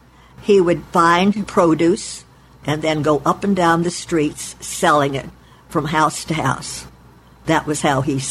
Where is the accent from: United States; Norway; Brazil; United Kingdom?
United States; Tulsa, Oklahoma; born there; I was born in Tulsa, Oklahoma.